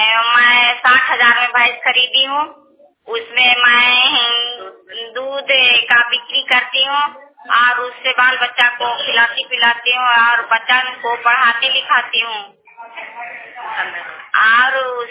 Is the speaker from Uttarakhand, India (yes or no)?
no; Jagdishpur, Bihar, India; करना पंचायत से मैं जगदीशपुर की रहने वाली हूँ।